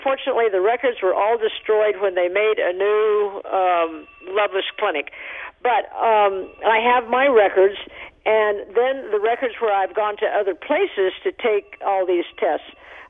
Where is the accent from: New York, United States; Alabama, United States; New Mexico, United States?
New Mexico, United States; Taos; born there; I was born in Taos, New Mexico, and my mother told me about the spirit of the Taos Mountain